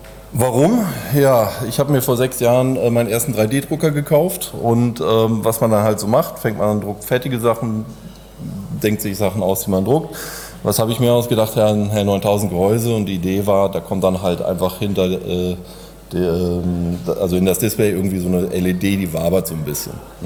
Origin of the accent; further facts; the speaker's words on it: Cologne, North Rhine-Westphalia, Germany; Ich komme aus Köln